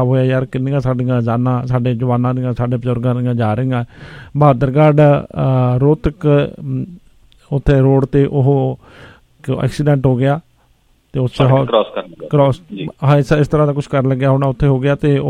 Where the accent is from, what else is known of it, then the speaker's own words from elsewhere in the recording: Dabwali Malko Ki, Punjab, India; ਮੇਰਾ ਪਿੰਡ ਡੱਬ ਵਾਲੀ ਮਲਕੋ ਕੀ